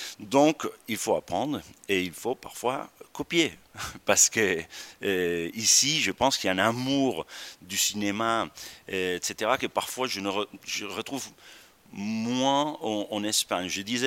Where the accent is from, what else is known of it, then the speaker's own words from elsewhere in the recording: Nouvelle-Aquitaine, France; now in Spain; je venais de la France, je suis basque, mais j'ai beaucoup appris ici